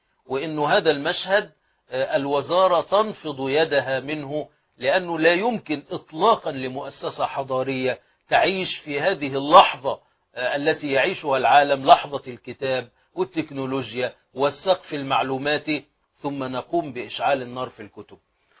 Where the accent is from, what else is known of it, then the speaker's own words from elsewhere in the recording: Egypt; في عندنا في مصر وفي العالم العربي حصص إعلامية مخصصة لتحقير التراث